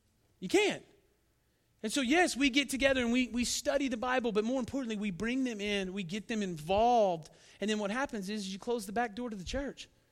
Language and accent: English; Dalhart, Texas, United States; Now, when I was a kid growing up in Dalhart, I thought the coolest thing in the world was to go to the country club.